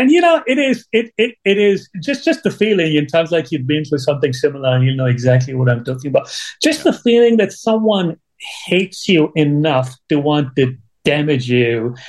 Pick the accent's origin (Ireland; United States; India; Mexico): India; just growing up in India back in the 80s, I actually wanted to be